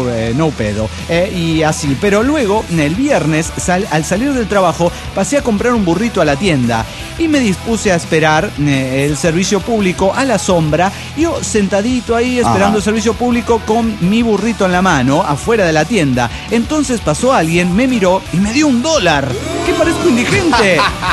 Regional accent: Teloloapan, Guerrero, Mexico; now in Phoenix, United States; yo tengo el superpoder de parecer de cualquier lugar menos de donde soy. Es decir, de Telolapán, Guerrero, México. Y he sido confundido aquí, estoy en el Gabacho, en Arizona, en Phoenix

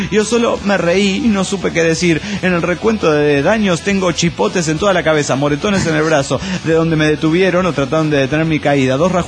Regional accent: Toluca, State of Mexico, Mexico; de Toluca, México.

